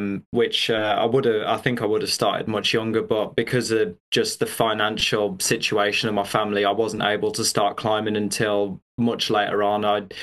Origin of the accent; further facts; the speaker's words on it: West Midlands, United Kingdom; I'm originally from just north of Birmingham, which is a pretty kind of, it's an industrial city in the UK. I'm from very much a working class background.